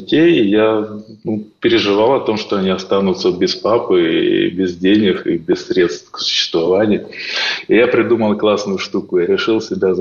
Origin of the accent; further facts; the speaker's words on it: Dnipropetrovsk Oblast, Ukraine; я ведь не с Донецкой, не с Луганской, я из Днепропетровской.